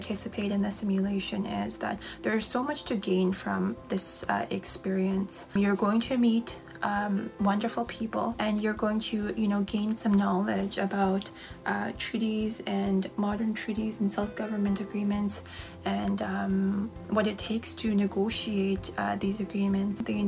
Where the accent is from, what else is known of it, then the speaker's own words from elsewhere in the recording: Fort McPherson, Northwest Territories, Canada; now in Yellowknife, Canada; I am from Yellowknife, Northwest Territories. I am originally from Fort McPherson, Northwest Territories. I am Tetlikwichin.